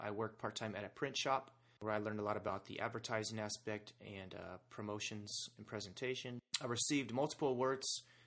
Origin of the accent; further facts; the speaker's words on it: Indianapolis, Indiana, United States; now in Arizona, United States; So I'm an Indianapolis native. I'm not originally from Arizona, but I've been here almost 8 years now. I grew up a contractor's son on the south side in a Christian home.